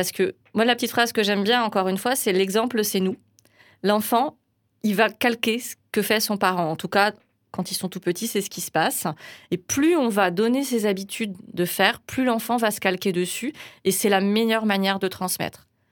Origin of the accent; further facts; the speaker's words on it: France; Moi, je suis française, hein. Je suis pas du Canada, donc je connais bien le système français.